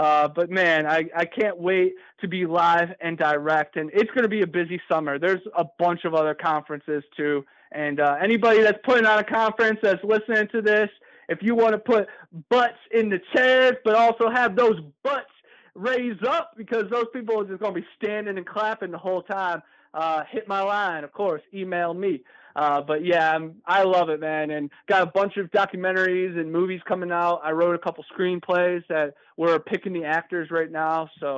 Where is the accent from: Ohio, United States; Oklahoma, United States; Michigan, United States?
Ohio, United States; I'm coming from Ohio, land of the Mothman, Lake Erie Monster, the Mud Mermaids, you know.